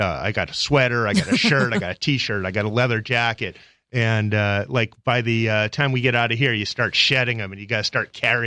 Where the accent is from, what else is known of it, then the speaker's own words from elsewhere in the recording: Marblehead, Massachusetts, United States; also born or lived in Boston; Originally from Marblehead, Massachusetts, next to Salem. Yeah, the witch town.